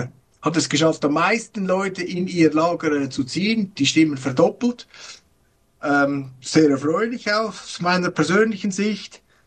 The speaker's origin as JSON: {"language": "German", "country": "Switzerland", "said": "Ich meine, als Schweizer, ich hätte es nicht gerne, wenn mir da immer da jemand sagt, was wir zu tun haben."}